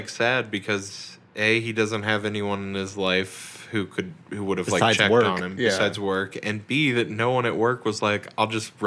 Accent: Kentucky, United States; I'm from Kentucky, so I'm pretty sure I'm covered. I get to do a southern accent.

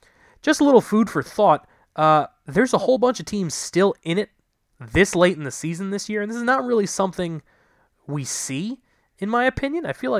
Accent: New York, United States; And trust me, I know. As a New Yorker, we're always looking to blame someone.

